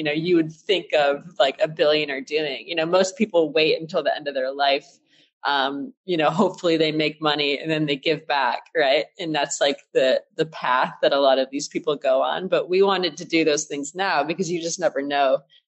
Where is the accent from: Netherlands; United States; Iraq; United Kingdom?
United States; Flint, Michigan; So we had both grown up like very humble beginnings. Like as Joe said, I'm from Flint, Michigan.